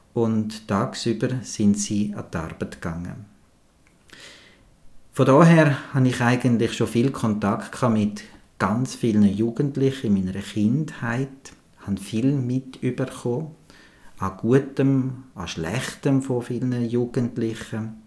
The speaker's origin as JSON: {"language": "German", "region": "Zurich", "country": "Switzerland", "tie": "born or raised there", "said": "Also, aufgewachsen bin ich in Zürich. Ich hatte eigentlich eine sehr schöne Kindheit, muss ich sagen. Also, ich bin behütet aufgewachsen, an einem schönen Örtchen, am Friesenberg."}